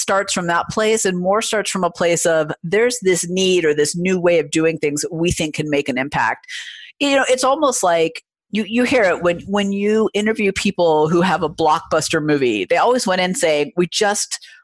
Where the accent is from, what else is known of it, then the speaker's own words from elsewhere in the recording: Oakland, California, United States; By the way, I'm originally from Oakland